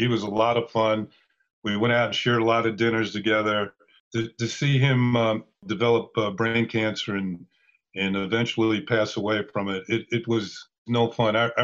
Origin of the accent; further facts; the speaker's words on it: Mount Vernon, United States; I was from Mount Vernon, so I stayed with my parents.